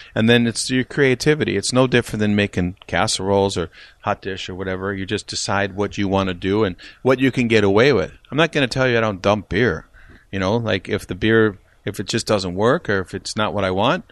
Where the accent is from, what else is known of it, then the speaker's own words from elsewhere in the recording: California, United States; now in Minnesota, United States; I came from California where there's amazing stuff being done, and I still talk with these people and work with these people.